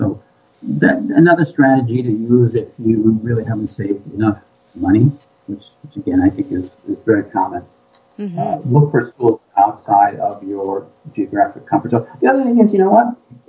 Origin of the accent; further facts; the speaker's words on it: New York, United States; now in Minnesota, United States; I grew up in New York, even though I'm in Minnesota now, and I never heard of some of the really great schools out here.